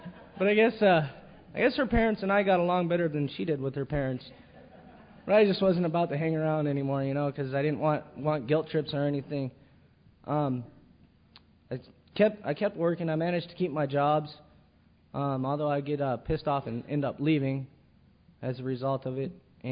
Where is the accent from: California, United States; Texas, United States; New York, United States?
California, United States; also born or lived in Juneau, Alaska; I was raised in California. I was born in Alaska, Juneau, Alaska. And I was 2 years old when I moved here.